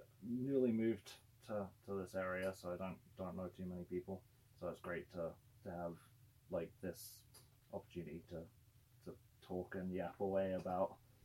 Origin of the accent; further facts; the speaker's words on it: United Kingdom; I'm from all the way in the UK.